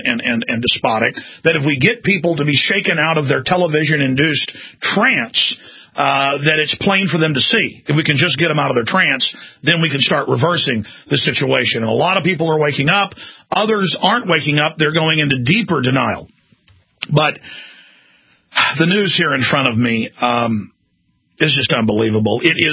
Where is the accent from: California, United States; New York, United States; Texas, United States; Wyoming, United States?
Texas, United States; Dallas; I mean, growing up in Texas during hot weather, we didn't have rolling blackouts ever. Growing up in Dallas, now they do in the summer.